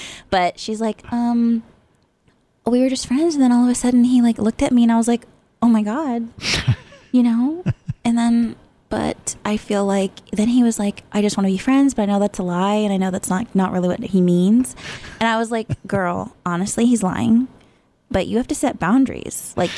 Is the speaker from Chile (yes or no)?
no; California, United States; I'm from California. He's from Georgia. Literally never seen it before in our lives.